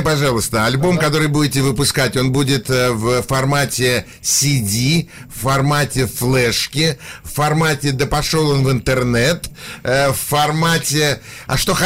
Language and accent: Russian; Saint Petersburg, Russia; Я коренной ленинградец.